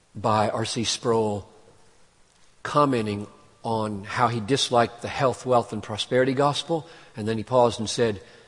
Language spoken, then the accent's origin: English; United States; can stop feeling a sense of entitlement, first as a human, second as an American, third as a husband